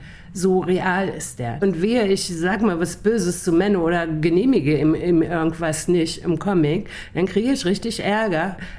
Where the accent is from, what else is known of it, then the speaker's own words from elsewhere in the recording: East Germany, Germany; Ich bin in der DDR groß geworden, streng atheistisch und habe mich irgendwie Anfang 2000 taufen lassen